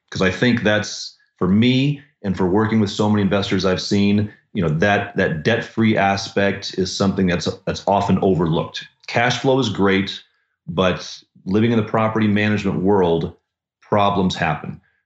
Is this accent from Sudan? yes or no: no; Denver, Colorado, United States; also born or lived in Arizona; I'm from the Denver area here, but I moved out to Arizona for a period of time.